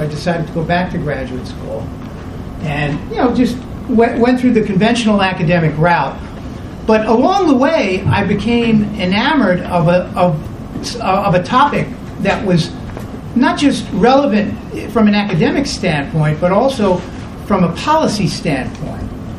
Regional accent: Brooklyn, New York, United States; But I grew up in Brooklyn, and I went to public high school in Brooklyn

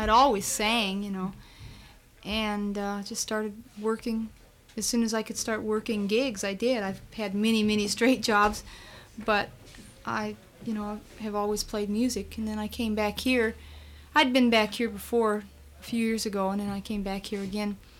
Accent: Los Angeles, California, United States; I'm from Los Angeles, California. Way far away from, I know.

